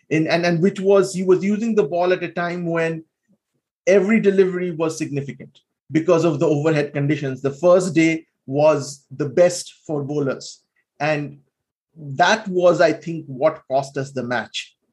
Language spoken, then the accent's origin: English; India; But still, as an Indian cricket fan, I still think that I have the right to complain as an Indian because, you know, that's what we do.